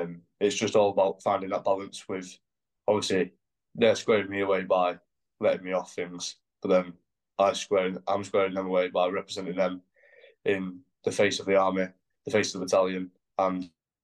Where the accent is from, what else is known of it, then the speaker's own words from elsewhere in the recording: North West England, United Kingdom; I'd supported Ironman as a kid before as a volunteer in Bolton, because it's not far from my hometown.